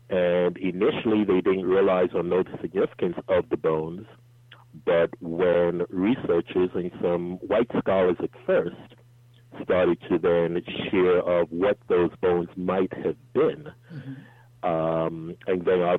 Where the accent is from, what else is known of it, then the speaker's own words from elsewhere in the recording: New York, United States; I'm from New York, and coming up through the New York Board of Ed, we never had any black studies, really even had a black teacher.